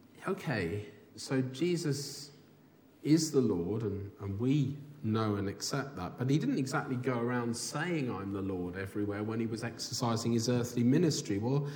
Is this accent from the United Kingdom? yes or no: yes; United Kingdom; I am a Brit after all.